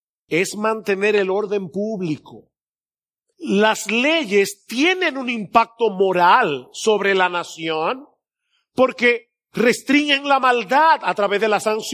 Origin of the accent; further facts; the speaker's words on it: Dominican Republic; pero también somos dominicanos